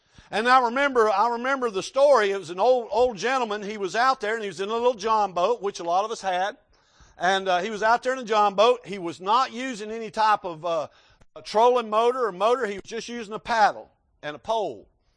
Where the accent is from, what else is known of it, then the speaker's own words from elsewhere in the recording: Florida, United States; but I grew up in Florida, and we had a thing, what we call was drift fishing.